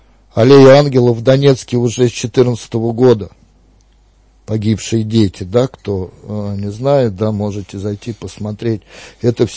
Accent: Moscow, Russia; Москва, ну, я москвич, да

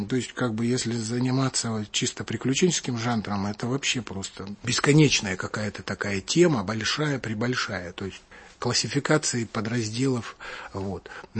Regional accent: Siberia, Russia; я сам вообще сибиряк из провинции, поэтому было трудно достать книги.

